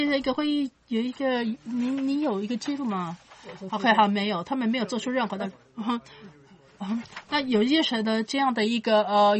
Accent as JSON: {"language": "Chinese", "country": "China", "said": "我是来自中国的记者"}